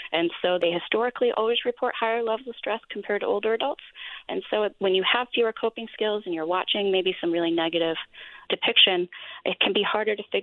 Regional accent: Midwest, United States; when I was in school from the Midwest, we practiced tornado drills

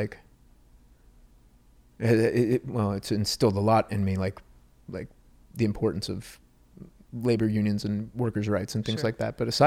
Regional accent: Florida, United States; Because growing up in Northern Florida, that was a lot of people my age, maybe their first impression of like a live audience

